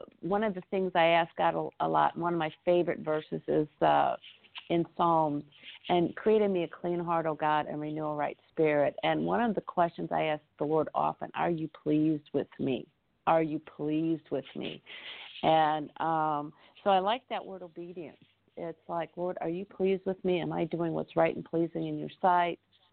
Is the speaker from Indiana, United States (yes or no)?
yes; Indiana, United States; Right now, I am back in Indiana, and I'm originally from Indiana. I'm homegrown Indiana, me and the corn and the basketball.